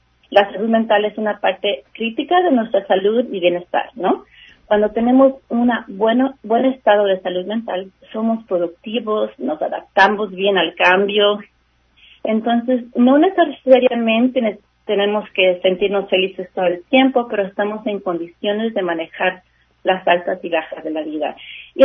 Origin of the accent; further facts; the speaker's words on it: California, United States; soy nacida y criada aquí en California. He vivido por todas partes de California, el norte, el sur. Ahora estoy localizada en el centro de California